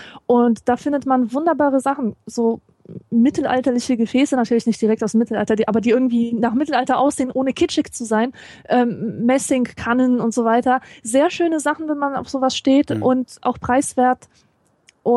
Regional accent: North Rhine-Westphalia, Germany; Ich komme ja aus dem Rheinland

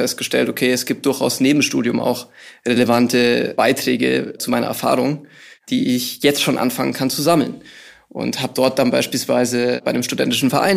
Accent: Schwabmünchen, Bavaria, Germany; ich bin in Schwabünchen aufgewachsen. Das ist der Ort, an dem auch das Unternehmen seinen Hauptsitz hat.

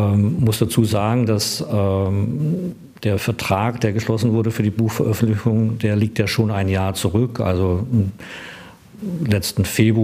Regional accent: Baden-Württemberg, Germany; ich komme ja eigentlich aus Baden-Württemberg in der Nähe von Schwäbisch Gmünd

